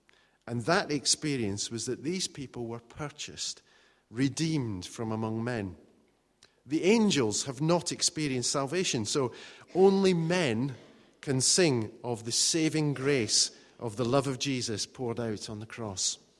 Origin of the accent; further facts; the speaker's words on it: Scotland, United Kingdom; Now, being a Scot, being victorious does not come naturally.